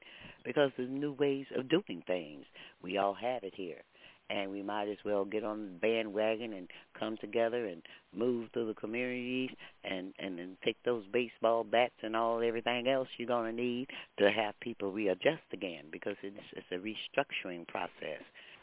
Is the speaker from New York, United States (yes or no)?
no; Louisiana, United States; I'm out the South, so, I mean, I'm not from New Orleans, but I'm right across the river, okay?